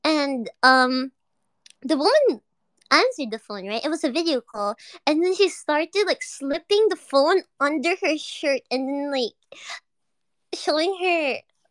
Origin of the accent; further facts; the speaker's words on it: Philippines; "Oh, I'm from the Philippines."